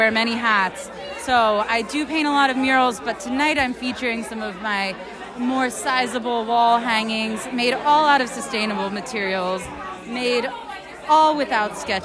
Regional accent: Delaware, United States; I am not from St. Pete. I'm originally from a tiny town in rural Delaware.

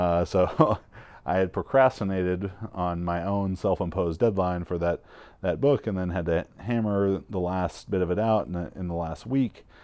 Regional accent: Irvine, California, United States; Maybe because I grew up in Irvine, I went to a high school, about a 50% Asian high school

